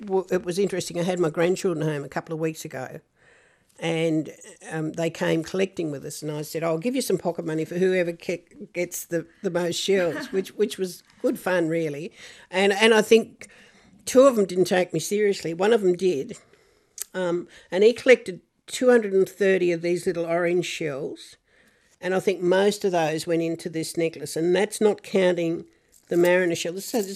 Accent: Cape Barren Island, Tasmania, Australia; I can remember as a young child growing up on Cape Barron

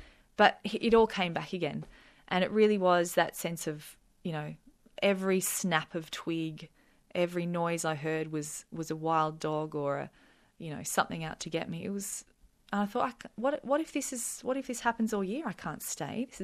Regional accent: Newcastle, United Kingdom; a couple were friends from my hometown, Newcastle

